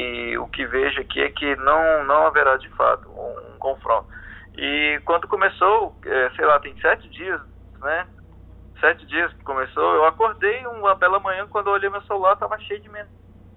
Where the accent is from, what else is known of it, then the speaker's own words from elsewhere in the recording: Anápolis, Goiás, Brazil; also born or lived in Niquelândia; Sim, eu sou natural de Niquelândia, Goiás. Aí eu vivi até os 15 anos em Anápolis, Goiás.